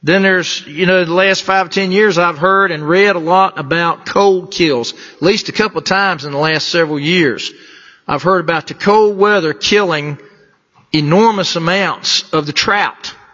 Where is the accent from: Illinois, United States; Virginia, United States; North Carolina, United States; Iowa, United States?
North Carolina, United States; New Bern; now in Concord, United States; I may live in Concord, but I'm from New Bern. I'm a coastal guy myself. And I grew up fishing the Neuse River, the Trent River, the creeks around there, and Atlantic Beach mostly.